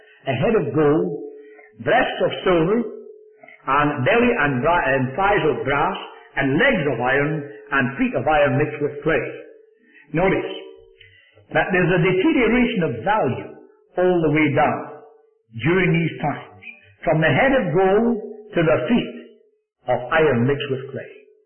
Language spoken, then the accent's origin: English; Scotland, United Kingdom; now in United States; I am a foreigner to your country. I come from Scotland.